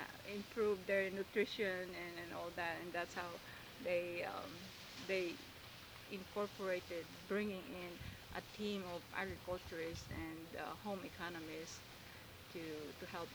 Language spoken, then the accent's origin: English; Philippines; born there; I was born in the Philippines in 1939. That was a long time ago.